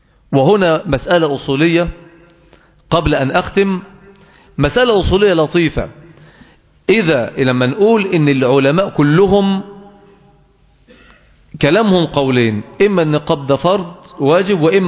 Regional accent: Mansoura, Dakahlia, Egypt; ولكن نذكره لأنه مذمة في بلدنا المنصورة

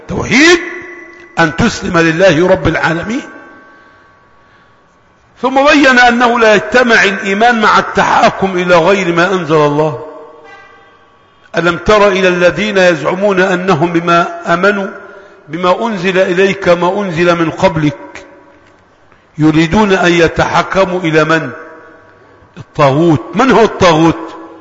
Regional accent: Egypt; ممكن عندنا في مصر الأحوال الشخصية بس

